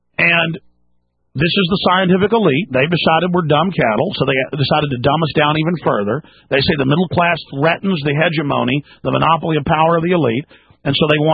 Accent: Dallas, Texas, United States; I mean, I grew up in Dallas, folks

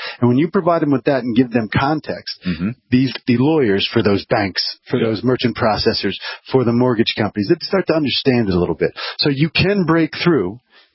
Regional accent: New Jersey, United States; accent: Jersey; which my Jersey accent doesn't do very well.

